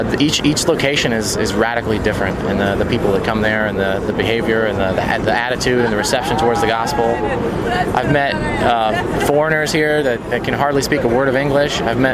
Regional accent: Cincinnati, Ohio, United States; I'm from Ohio, Cincinnati area.

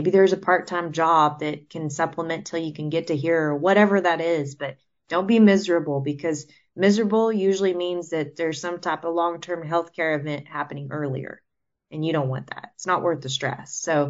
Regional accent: Texas, United States; accent: Texas; even with my little Texas accent. I did hear myself come out there.

